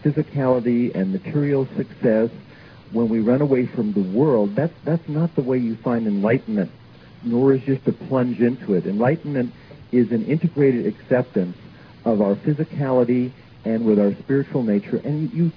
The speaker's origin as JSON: {"language": "English", "town": "San Diego", "region": "California", "country": "United States", "tie": "born there", "also_born_or_lived": "Malibu / Marin", "said": "I was born in San Diego, and I've spent most of my life in California and in Malibu and Marin, so I'm sure I'll be out that way."}